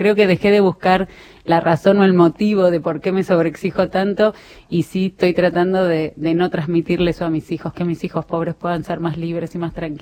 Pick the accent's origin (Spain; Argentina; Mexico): Argentina; sentir que somos tantos argentinos que creemos en la democracia